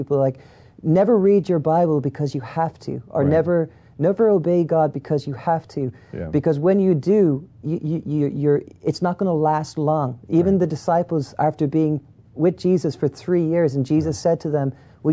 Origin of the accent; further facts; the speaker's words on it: Ireland; I was raised in Ireland.